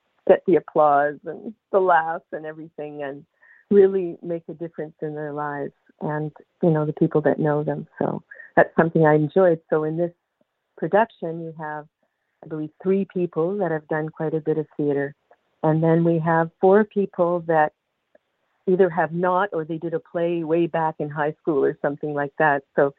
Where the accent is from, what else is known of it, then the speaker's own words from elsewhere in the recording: Memramcook, New Brunswick, Canada; also born or lived in British Columbia; I'm from Memram Cook, but I lived in British Columbia for about 30 years. And then when I came back in 2006, I worked mostly in French here.